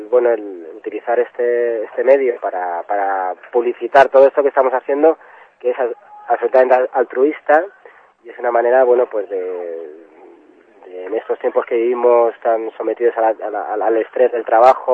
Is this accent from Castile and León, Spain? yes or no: no; Leganés, Community of Madrid, Spain; que los que somos de Leganés lo recordaremos